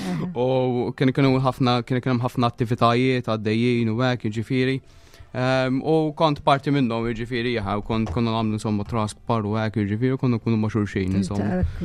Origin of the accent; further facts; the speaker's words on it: Kerċem, Gozo, Malta; hekk minn ta' Kerċem, pratikament ġej mill-parroċċa ta' Kerċem.